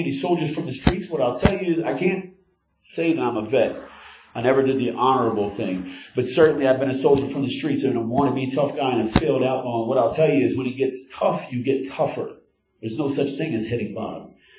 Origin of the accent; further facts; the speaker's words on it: Pueblo, Colorado, United States; now in Philadelphia, United States; I'm in Philadelphia, for God's sakes. I'm from Pueblo, Colorado.